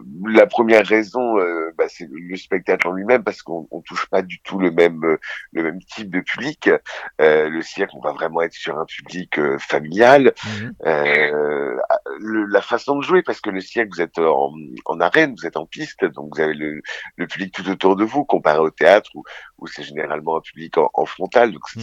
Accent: Le Havre, Normandy, France; Je viens du Havre à la base.

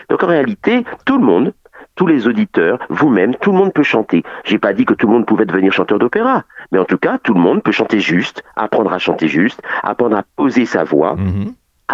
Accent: Martinique, France; très intéressé par le rythme parce que je viens de la Martinique

